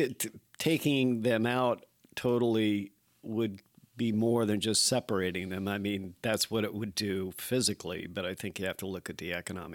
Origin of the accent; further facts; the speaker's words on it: Pierpont Manor, New York, United States; For those, I'm sure, very few of your listeners who don't know where Pierpont Manor, New York is, it's up closer to the Canadian border than anything else.